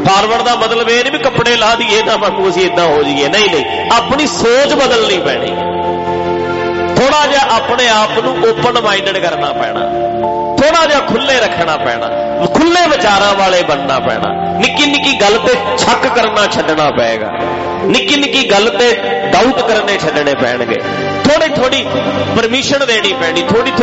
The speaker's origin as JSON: {"language": "Punjabi", "region": "Punjab", "country": "India", "moved": "yes", "said": "ਸਾਡੀ ਪੰਜਾਬੀਆਂ ਦੀ ਸੋਚ ਇੱਥੇ ਆ ਕੇ ਵੀ ਬਹੁਤਿਆਂ ਦੀ ਨਹੀਂ ਬਦਲੀ, ਬਹੁਤ ਐਡਵਾਂਸ ਹੋ ਕੇ ਵੀ ਅਸੀਂ ਫਿਰ ਉਦਾਂ ਦੀ ਹਾਂ ਜਿੱਦਾਂ ਦੇ ਸਾਡੇ ਪਿੰਡ ਇੰਡੀਆ ਦਾ ਸੁਭਾਅ ਸੀ।"}